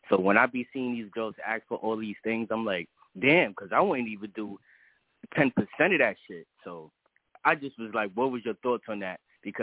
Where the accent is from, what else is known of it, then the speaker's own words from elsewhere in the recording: New York, United States; I'm from New York, yo.